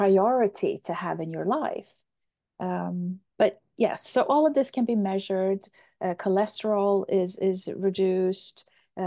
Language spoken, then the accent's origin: English; Sweden; we have this Swedish doctor. I'm from Sweden, and this Swedish doctor, she spent her whole entire career researching oxytocin.